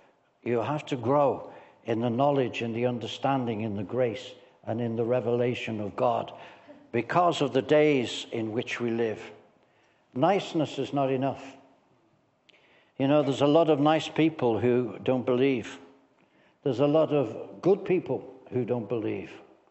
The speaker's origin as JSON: {"language": "English", "town": "Liverpool", "region": "North West England", "country": "United Kingdom", "said": "You know, I'm from Liverpool, so I hope you can understand my accent."}